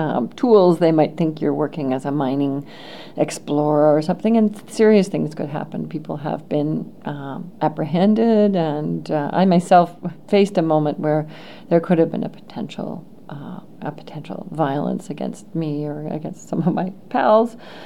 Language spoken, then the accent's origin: English; Canada; And as a Canadian, the first thing I've ever had to do whenever I'm in a community